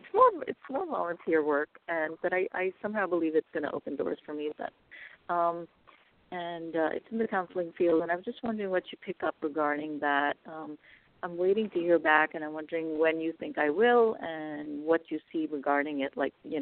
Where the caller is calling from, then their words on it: California, United States; I'm calling from California.